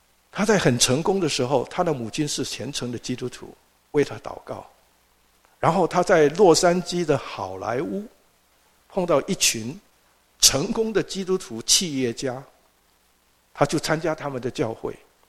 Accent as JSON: {"language": "Chinese", "town": "Xiamen", "region": "Fujian", "country": "China", "tie": "born or raised there", "moved": "yes", "lives_now": "Taiwan", "said": "我母亲带着我祖母跟我的二哥还有四十几箱行李，是我们家里最后离开厦门我们的家乡的地方，那是1949年10月17号，我们的船离开厦门，经过汕头到了香港，然后辗转就到了台湾。"}